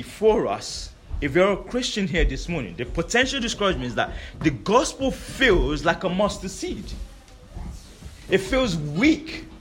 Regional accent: Nigeria; I'm Nigerian. Anyone else Nigerian?

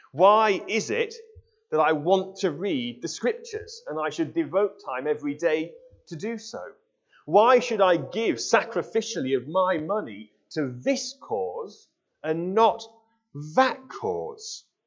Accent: Yorkshire and the Humber, United Kingdom; I'm from Yorkshire and Yorkshire is the best.

